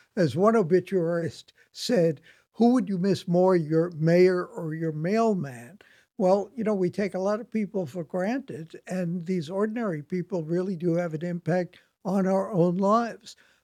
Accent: Brooklyn, New York, United States; coming from a family growing up in Brooklyn that where death was denied at all the time.

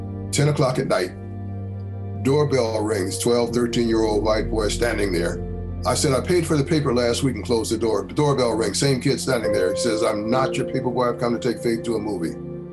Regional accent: East Chicago, Indiana, United States; also born or lived in Hertzboro, Alabama; I was born in Hertzboro, Alabama. I grew up in East Chicago, Indiana.

